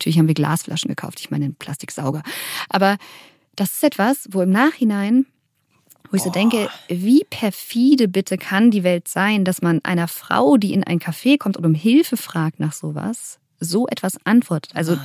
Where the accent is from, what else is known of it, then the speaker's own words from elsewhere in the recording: United States; Ich bin ja in den USA auch groß geworden